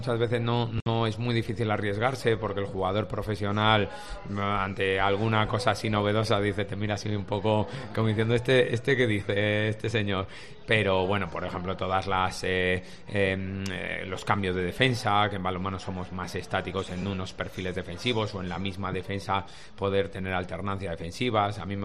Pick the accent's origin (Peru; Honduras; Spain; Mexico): Spain; Burgos, Castile and León; Bueno, yo vengo de Burgos